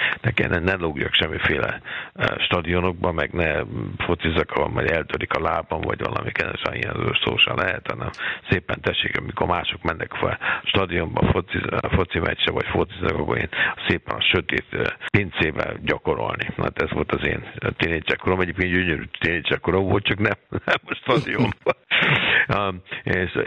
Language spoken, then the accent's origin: Hungarian; Budapest, Hungary; tudod, én pesti srác vagyok